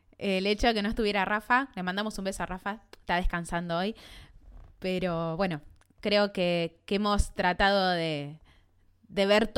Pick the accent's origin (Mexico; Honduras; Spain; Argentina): Argentina; o quizás porque soy argentina